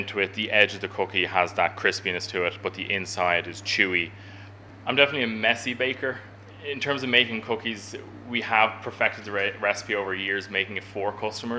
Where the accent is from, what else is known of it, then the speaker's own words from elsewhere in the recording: Dublin, Leinster, Ireland; first language ga; English is a second language; My family, going back generations, are from the Aran Islands, just off the coast of Galway in Inishmore. My parents moved to Dublin and I grew up in Dublin, but we would have grown up speaking Irish in the house, and I went to all Irish schools.